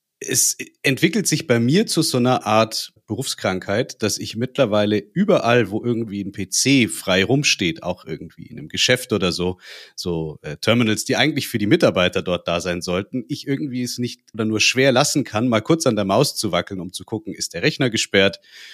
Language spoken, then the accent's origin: German; Regensburg, Bavaria, Germany; Cool, ich bin auch aus Regensburg.